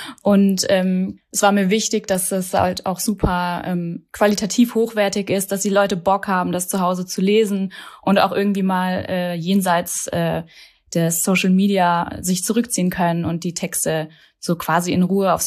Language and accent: German; Hesse, Germany; born there; now in Berlin, Germany; studiere noch im Master Angewandte Literaturwissenschaften hier in Berlin. Bin gebürtige Hessin und genau, wohne seit 10 Jahren hier